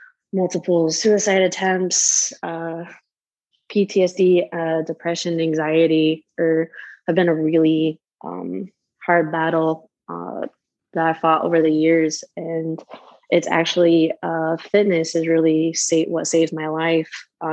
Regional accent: Stuttgart, Baden-Württemberg, Germany; So I was born in Germany, Stuttgart, Bad Cannstatt. It's about an hour and a half southwest of Frankfurt, near the French and Austrian borders. Spent most of my early childhood there.

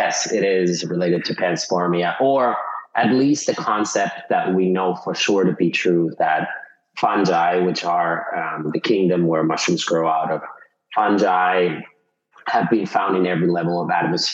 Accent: Pirkanmaa, Finland; so I'm originally from Finland. I'm a 13th generation family farmer.

